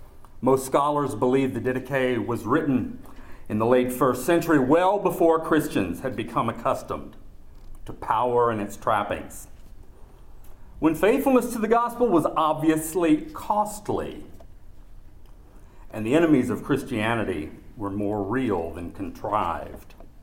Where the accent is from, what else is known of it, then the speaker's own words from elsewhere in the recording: West Virginia, United States; accent: Appalachian; because I'm from West Virginia, I'm liable at any time to lapse into a thick, mostly unintelligible Appalachian accent.